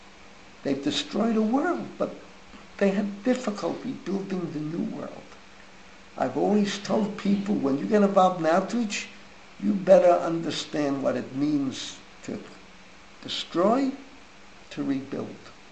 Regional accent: Bronx, New York, United States; I'm a kid from the Bronx.

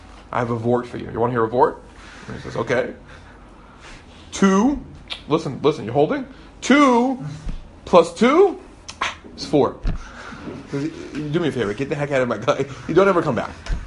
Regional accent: New York, United States; And as a New Yorker, we were like, Rebbe, you ever hear of stiffen the cab driver?

